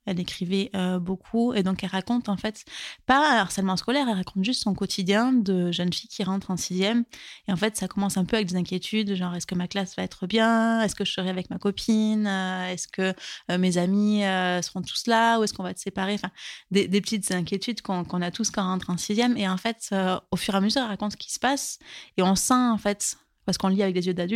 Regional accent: Occitanie, France; J'ai grandi près de Toulouse.

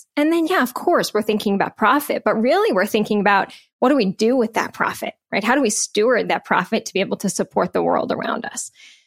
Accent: New Jersey, United States; So Steve, I grew up in Northern New Jersey. My mom was an elementary school teacher. My dad was a small business owner.

